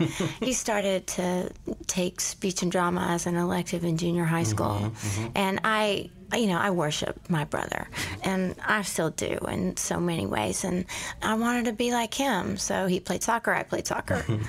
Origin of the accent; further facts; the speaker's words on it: Houston, Texas, United States; born there; I was born in Houston, and my mother is a midwife.